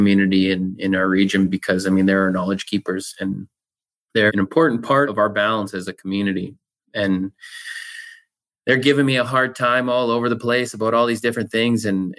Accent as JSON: {"language": "English", "country": "Canada", "said": "And I'm proud Canadian, proud First Nation person."}